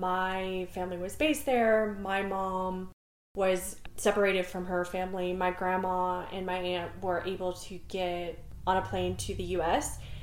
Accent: Netherlands; first language Dutch; English is a second language; now in Houston, United States; I grew up in the Netherlands, and I definitely was one of the few Asian kids in my school. But my primary language was Dutch. And then my mom was teaching us Vietnamese at home to try to speak that.

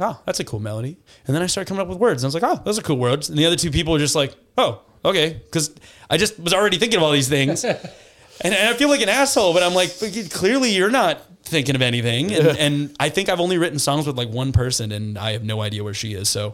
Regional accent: Colorado, United States; because I'm from Colorado and I actually took class in high school

